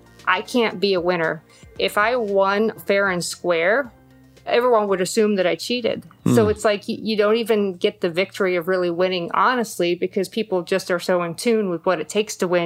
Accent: California, United States; now in Indiana, United States; We moved to Indiana from California, and California is the land of great little sandwich shops.

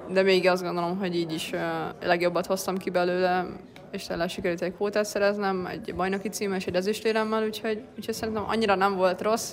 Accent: Pécs, Baranya, Hungary; hiszen én pécsi vagyok, ők pedig leginkább pestiek

